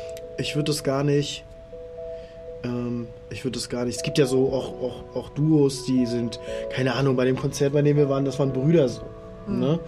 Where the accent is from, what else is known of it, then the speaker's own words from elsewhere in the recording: Baltic coast, Germany; Und wenn du an der Ostsee groß geworden bist, gehst du im Sommer an die Ostsee.